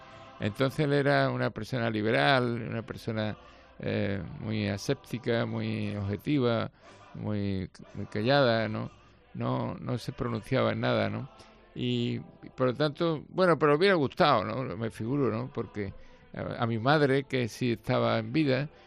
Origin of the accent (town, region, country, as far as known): Huelva, Andalusia, Spain; born or raised there; also born or lived in Badajoz